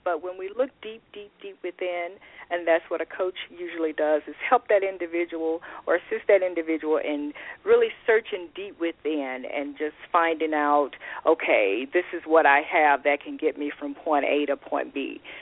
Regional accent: Monroe, Louisiana, United States; also born or lived in Lake Providence, Louisiana; Originally, I'm from Monroe, Louisiana, from a town called Monroe, Louisiana. I was born in a smaller town. It was called Lake Providence, Louisiana, and we stayed there for a little while, and then we moved to Monroe

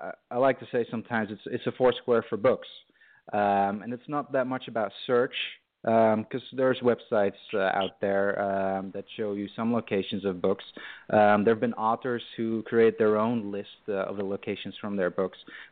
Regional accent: Belgium; English is a second language; now in United States; I'm originally from Belgium, but our main audience is here in the U.S.

